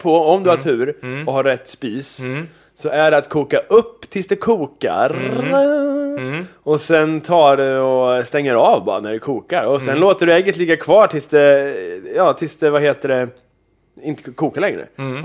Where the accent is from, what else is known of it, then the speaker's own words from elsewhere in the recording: Kumla, Örebro County, Sweden; En tradition som är härstammar ifrån min uppväxt i Kumla.